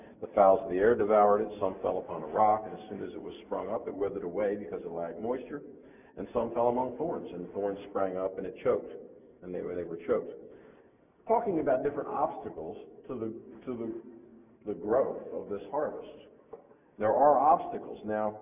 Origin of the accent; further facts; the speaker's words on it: Maryland, United States; also born or lived in Frederick County, Maryland; where I grew up in Baltimore County, Maryland, there were a lot of sinkholes.